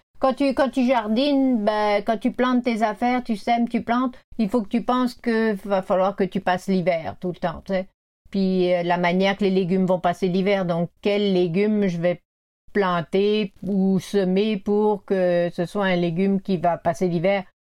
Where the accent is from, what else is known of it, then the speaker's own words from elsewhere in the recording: Centre-Val de Loire, France; now in Canada; Du Loiret.